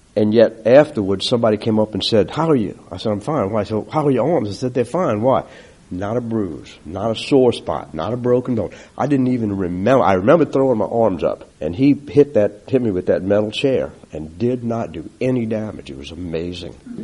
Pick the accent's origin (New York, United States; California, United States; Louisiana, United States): Louisiana, United States; Slidell; also born or lived in New Orleans; I really enjoyed growing up in Slidell. Went to Slidell Grammar, Slidell Junior High, Slidell High School, graduated in 63. When we were in New Orleans, attended Catholic school, Catholic church, and then we moved over here.